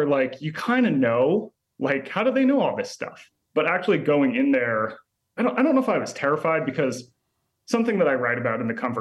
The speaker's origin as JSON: {"language": "English", "region": "Utah", "country": "United States", "tie": "born or raised there", "moved": "as an adult", "said": "Well, I mean, I grew up in Utah and left when I was 18. So I went to college on the East Coast"}